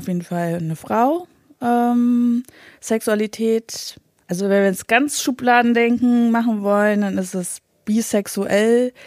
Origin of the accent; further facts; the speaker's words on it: Berlin, Germany; ich bin 30, komme aus Berlin, geboren in Berlin.